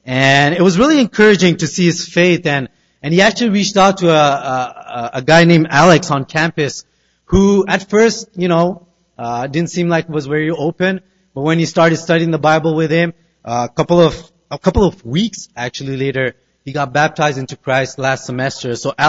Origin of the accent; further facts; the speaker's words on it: Montreal, Quebec, Canada; accent: Quebecois; I myself have grown up in Quebec. I was born in Montreal, raised by two Pakistani parents who immigrated from Pakistan. So I studied my whole life in French. So I do have a bit of a Quebecois accent myself